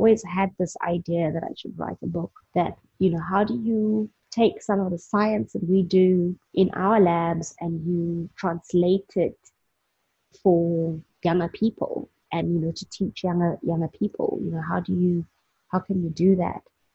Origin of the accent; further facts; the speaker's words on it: South Africa; first language Xhosa; English is a second language; my first language is actually isiXhosa, which is a local language. Got lots of click sounds.